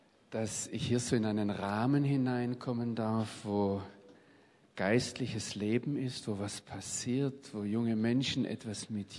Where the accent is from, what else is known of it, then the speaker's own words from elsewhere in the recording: Baden-Württemberg, Germany; ich bin im Schwarzwald aufgewachsen, habe dann Theologie studiert